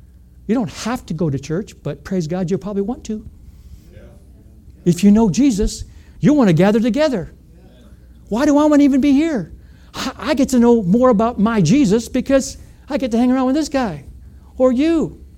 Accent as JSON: {"language": "English", "region": "Indiana", "country": "United States", "said": "I'm from Indiana. I'm a Hoosier. I know what that means."}